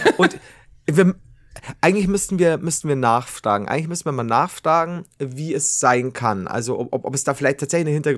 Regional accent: Osnabrück, Lower Saxony, Germany; Ich komme zum Glück aus Osnabrück.

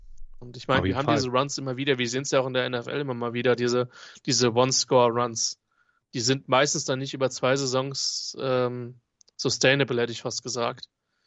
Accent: Germany; Gut, Nicola, du weißt, ich bin Deutscher.

